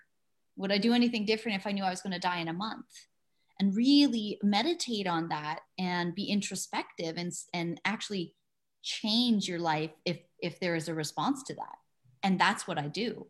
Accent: Canada; I was living in Ecuador in the sunshine every day, and I'm Canadian, so I was cold and I was getting away from the cold.

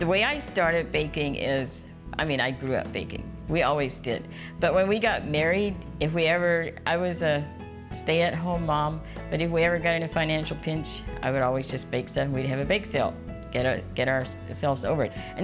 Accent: Yoakum, Texas, United States; I'm from Yoakum, Texas, and we're here for the convention this week.

